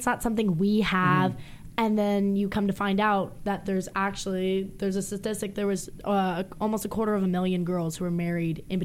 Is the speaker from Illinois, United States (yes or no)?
no; Livingston, New Jersey, United States; born there; And I was born in New Jersey, you already know, in Livingston, New Jersey. Shout out to anyone out there.